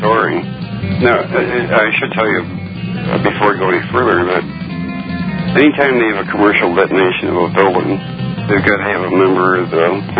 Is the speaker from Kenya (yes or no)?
no; Chicago, Illinois, United States; My lifelong friend that I grew up with in Chicago served two tours as a Green Beret in Vietnam